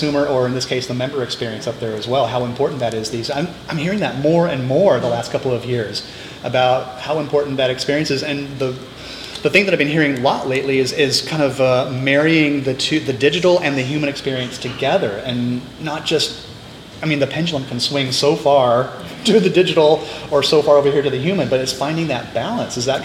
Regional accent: San Diego, California, United States; Minds in San Diego. I almost forgot where I was for a second. I'm in my hometown.

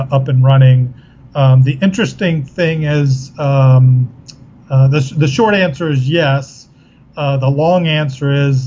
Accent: Miami, Florida, United States; I'm originally from the Miami area. So I've lived through a few of these hurricanes.

